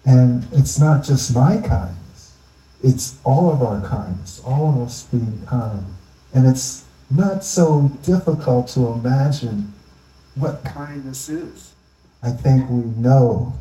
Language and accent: English; Philadelphia, Pennsylvania, United States; also born or lived in Cape May, New Jersey; I was born in Philadelphia. And as a young child, I went to school in Philadelphia, but I spent my summers in Cape May, New Jersey, and that's in our family home there.